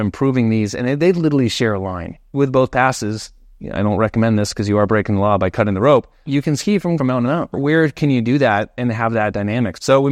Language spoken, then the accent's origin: English; Vail, Colorado, United States; Born and raised in Vail